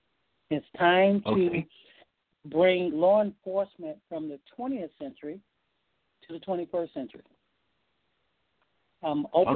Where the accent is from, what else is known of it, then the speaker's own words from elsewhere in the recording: Florida, United States; Now, I was born and raised in Dade County, second of five children.